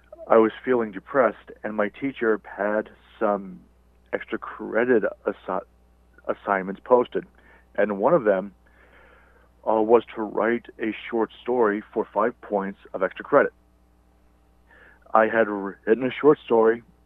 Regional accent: Farmingville, New York, United States; I was born on Long Island, New York, January 21st, 1987. I grew up in a small town called Farmingville. It's almost right in the middle of the island itself.

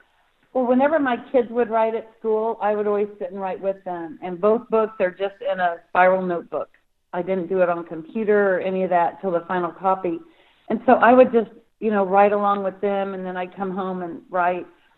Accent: Illinois, United States; a small town in southeastern Illinois. And Porterville, Illinois was like the halfway point from my hometown to where my grandparents' farm was.

